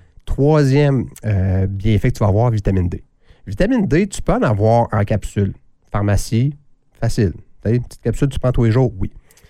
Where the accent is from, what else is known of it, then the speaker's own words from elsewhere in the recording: Quebec, Canada; on a 4 belles saisons au Québec. Fait que d'aller dehors, là, on a les plus beaux. C'est pas parce qu'on est ici, pas parce qu'on est Canadien